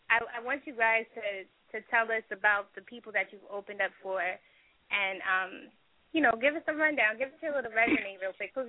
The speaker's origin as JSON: {"language": "English", "town": "Killeen", "region": "Texas", "country": "United States", "said": "Like I said, I'm from Killeen."}